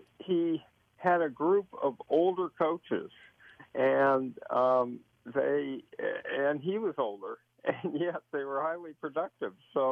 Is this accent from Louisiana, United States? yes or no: no; California, United States; We felt like redemption to have the Super Bowl back in my hometown, to have the team I grew up rooting for, and then they win.